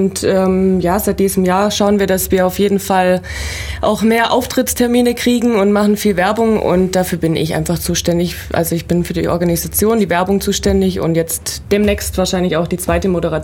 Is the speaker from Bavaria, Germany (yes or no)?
no; Biberach an der Riss, Baden-Württemberg, Germany; now in Ulm, Germany; ich bin eigentlich aus Biberach an der Riss, ist ja hier bei uns in der Nähe, bin aber auch schon um einiges in der Welt rumgekommen, möchte jetzt aber auch gerne in Ulm bleiben